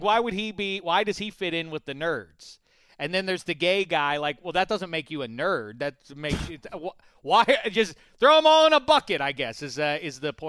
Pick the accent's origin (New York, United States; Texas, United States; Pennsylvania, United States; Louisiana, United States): Pennsylvania, United States; Pittsburgh; I just went to all the Pitt games when I was growing up in Pittsburgh.